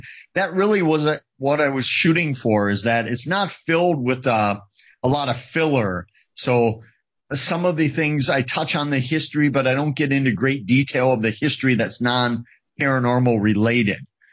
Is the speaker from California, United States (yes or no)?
no; Eau Claire, Wisconsin, United States; So I put the one from my hometown of Eau Claire, the one that always intrigued me